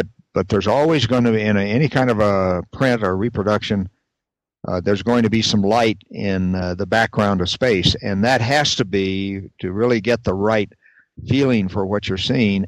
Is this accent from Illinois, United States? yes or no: no; Silver City, New Mexico, United States; we worked together on that when I was growing up in Silver City, New Mexico.